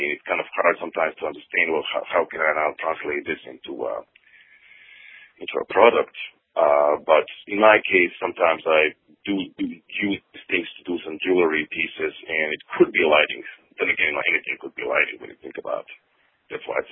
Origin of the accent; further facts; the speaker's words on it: Croatia; English is a second language; also born or lived in Austria / Germany; my, you know, original country of Yugoslavia, which now, of course, is 6 different countries due to the war. So technically I'm from Yugoslavia, but, you know, when people ask me now, I'm from Croatia.